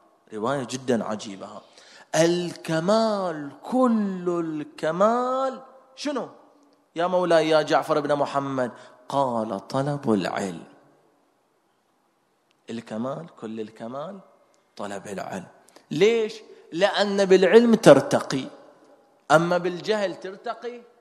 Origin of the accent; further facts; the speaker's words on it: Bahrain; ما نقول فقط إحنا كمجتمع بحريني